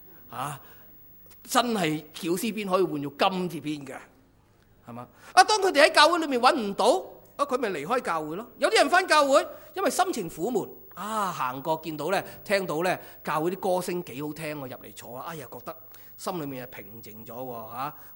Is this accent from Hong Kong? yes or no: yes; Hong Kong; 其实我们香港人都是这样的，